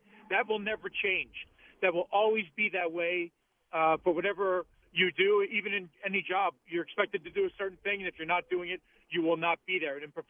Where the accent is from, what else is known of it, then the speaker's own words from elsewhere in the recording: Philadelphia, Pennsylvania, United States; and I think that one they all knew it was my hometown and whatever, but the score in Philadelphia was a great thing individually